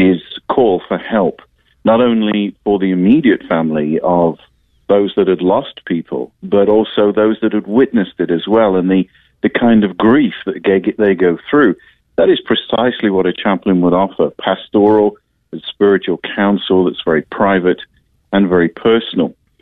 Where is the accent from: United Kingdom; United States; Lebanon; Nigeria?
United Kingdom; I'm British.